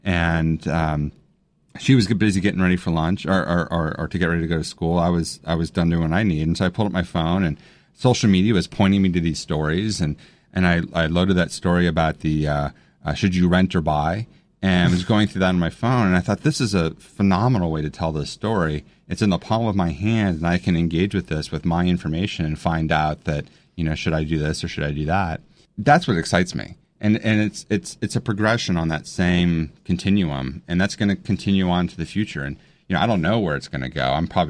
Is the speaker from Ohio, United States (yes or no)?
yes; Cleveland, Ohio, United States; now in Washington, United States; I grew up in Cleveland. I live in D.C.